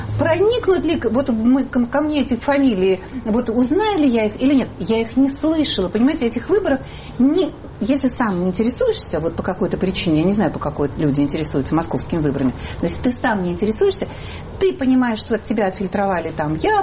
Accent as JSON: {"language": "Russian", "region": "Moscow", "country": "Russia", "said": "я, как рядовой абсолютно москвич"}